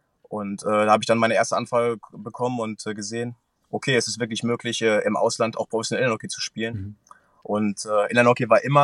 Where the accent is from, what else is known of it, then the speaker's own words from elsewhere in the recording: Iserlohn, North Rhine-Westphalia, Germany; Ich komme ursprünglich aus Iserlohn